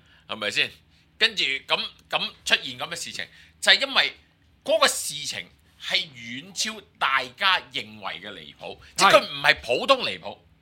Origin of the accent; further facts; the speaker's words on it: Hong Kong; 我哋香港人嚟噶嘛，香港人啲客就最撚勁噶啦